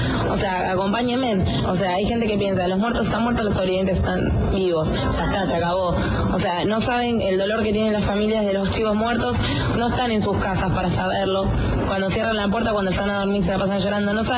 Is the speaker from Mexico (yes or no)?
no; Argentina; Pero pasa que somos todos argentinos